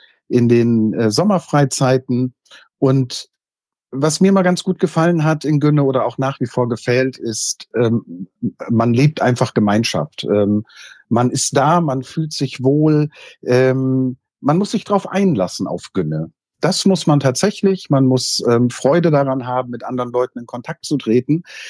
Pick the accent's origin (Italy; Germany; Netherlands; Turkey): Germany; Bremen; Ich komme aus Bremen, allerdings aus der Hansestadt Bremen, nicht Bremen-Ense, sondern ich sitze tatsächlich in der schönen Hansestadt mit den Stadtmusikanten.